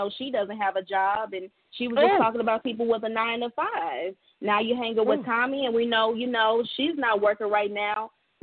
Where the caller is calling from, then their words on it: Chicago, Illinois, United States; Yeah, I'm in Chicago.